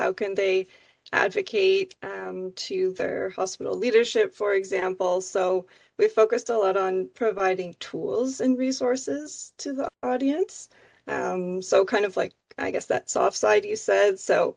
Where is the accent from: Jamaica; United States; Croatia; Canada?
Canada; this was one of the main issues that I learned about as a Canadian.